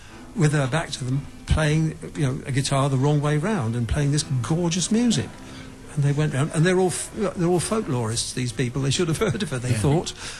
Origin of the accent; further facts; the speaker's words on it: England, United Kingdom; And I really then understood that just because I'm English, it doesn't mean to say I'm going to have any kind of sympathy or understanding of English music, real English music.